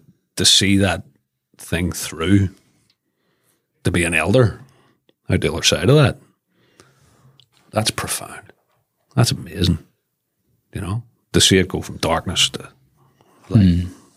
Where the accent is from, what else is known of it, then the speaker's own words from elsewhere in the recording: Belfast, Northern Ireland, United Kingdom; to come from where Belfast has been, right, which I remember profoundly. I grew up in Tweddle Avenue in the Ardoin interface.